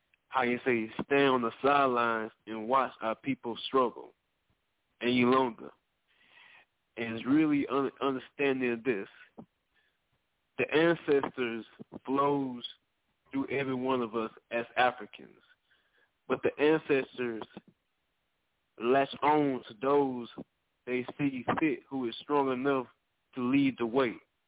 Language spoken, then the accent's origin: English; Taylor, Mississippi, United States; I'm born and raised in Lafayette County, Mississippi, in Taylor, Mississippi, born and raised here.